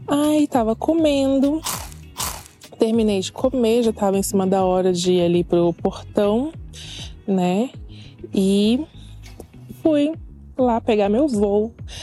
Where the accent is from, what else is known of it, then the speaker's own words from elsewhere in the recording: Brasília, Federal District, Brazil; sou aqui de Brasília, né?